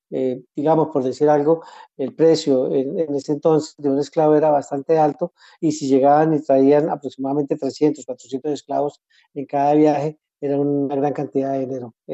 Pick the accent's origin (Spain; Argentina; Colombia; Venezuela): Colombia; Yo pues soy colombiano, mi abuelo es de origen español